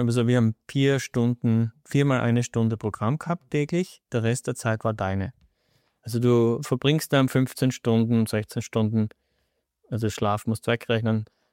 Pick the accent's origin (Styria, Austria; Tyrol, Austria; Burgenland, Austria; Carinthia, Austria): Styria, Austria; Ja, zumindest bei uns in der Steiermark ist es schon so ein bisschen.